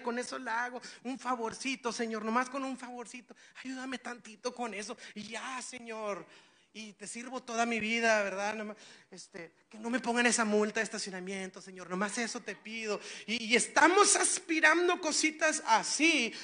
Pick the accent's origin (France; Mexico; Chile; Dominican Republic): Mexico; Nuevo León; al rato salimos adelante, somos regios